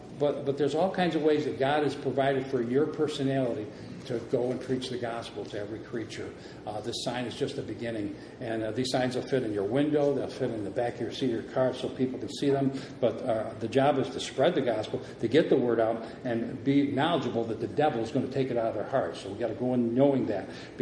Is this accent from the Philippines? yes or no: yes; Philippines; accent: Philippine; Like I would have talked in my Philippine accent. Okay, praise the Lord. By the way, I'm sorry for my accent.